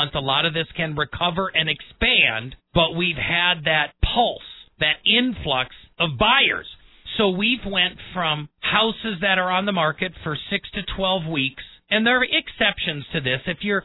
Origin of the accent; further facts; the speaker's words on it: Midwest, United States; I'm from the Midwest and I've got diabetes in my family.